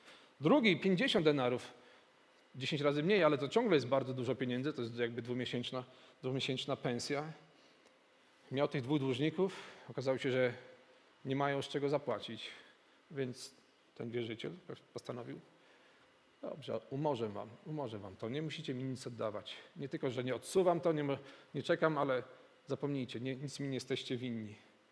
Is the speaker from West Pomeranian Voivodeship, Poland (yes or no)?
no; Bielsk Podlaski, Podlaskie Voivodeship, Poland; kiedy ja dorastałem w Bielsku Podlaskim